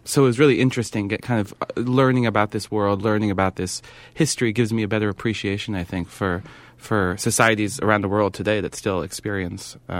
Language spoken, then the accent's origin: English; San Francisco, California, United States; particularly growing up in San Francisco as well, such a liberal place